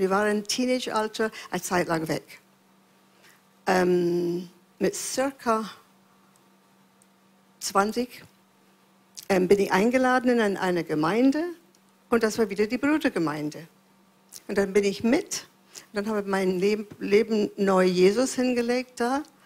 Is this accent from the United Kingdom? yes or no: yes; Glasgow, Scotland, United Kingdom; ich komme aus Glasgow in Schottland. Und meine Mutter war Christ, mein Vater nicht.